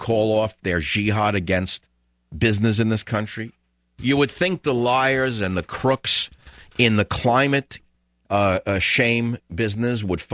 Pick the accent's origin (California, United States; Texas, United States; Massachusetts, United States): California, United States; San Francisco; I said, well, I'm going back to my hometown to get some warm weather, San Francisco.